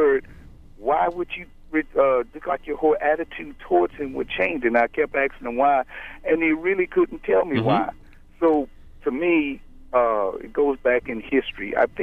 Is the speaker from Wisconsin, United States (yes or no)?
no; Louisiana, United States; I'm originally from Louisiana.